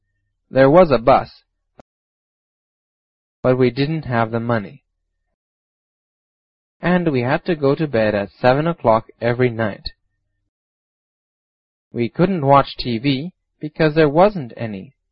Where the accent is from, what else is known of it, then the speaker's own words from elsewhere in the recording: Russia; English is a second language; moved away as an adult; now in Washington, United States; I'm from Russia. I came here with my wife and children last year.